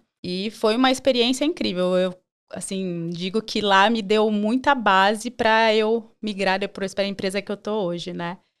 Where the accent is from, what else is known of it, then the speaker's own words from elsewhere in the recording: Sorocaba, São Paulo, Brazil; eu já trabalhava num grupo de concessionárias lá da minha cidade, que é Sorocaba.